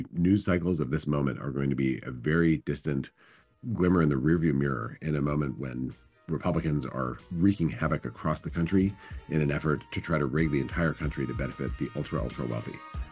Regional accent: Wisconsin, United States; organizing in the progressive movement across the country and growing up in Wisconsin.

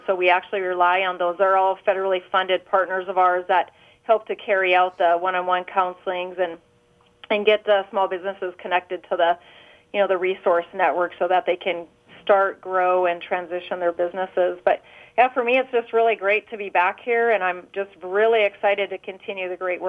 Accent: South Dakota, United States; to be able to continue to serve with the Small Business Administration here in my home state is just, you know, it's a dream come true. So I'm very excited to bring skill set back to South Dakota

